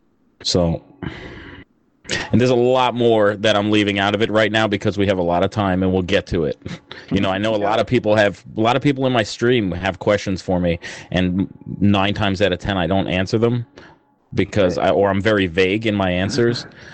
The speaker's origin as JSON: {"language": "English", "region": "New York", "country": "United States", "tie": "born there", "said": "I live in New York somewhere. I was born in New York, and at the age of 19, I decided to enlist in the Marine Corps."}